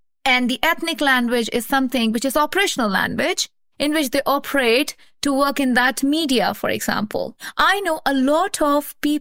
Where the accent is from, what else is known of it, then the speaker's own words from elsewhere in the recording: Pakistan; born there; So Arabic is not my mother tongue because I was born in Pakistan.